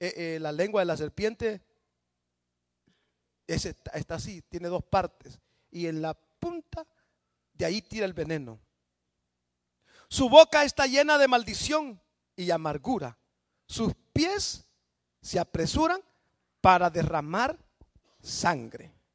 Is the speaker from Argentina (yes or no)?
no; El Salvador; En tiempo de la guerrilla murieron muchos en el año 87, 88 allá en mi país, El Salvador.